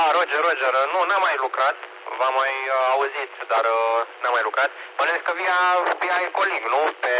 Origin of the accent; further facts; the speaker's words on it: Bucharest, Romania; sunt nou venit în zonă. Am crescut în București, prin diverse cartiere, dar am reușit acum să ridic aici o casă și acum sunt de-a locului. Da, e o zonă frumoasă, zonă liniștită